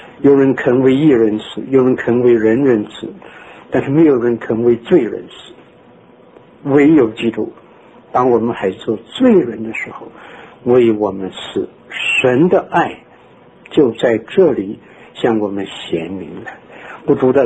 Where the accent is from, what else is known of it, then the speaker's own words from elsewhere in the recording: Qingdao, Shandong, China; 我的家乡是山东，我住在青岛。